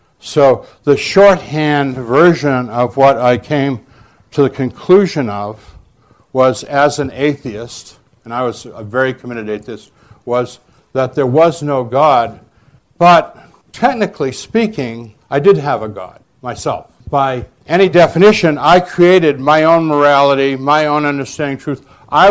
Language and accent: English; Massachusetts, United States; born there; I was born in 1946 in Massachusetts.